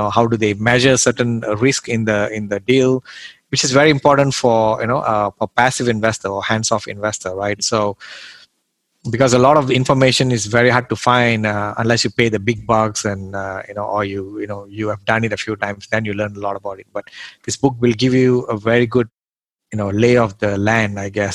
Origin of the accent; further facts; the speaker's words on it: Malaysia; English is a second language; So I came from Southeast Asia. I mean, from Malaysia. Right? So, Malaysia is a really awesome country.